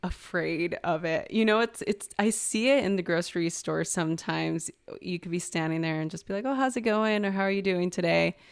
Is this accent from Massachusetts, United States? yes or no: no; East Los Angeles, California, United States; I grew up in East LA during the LA riots.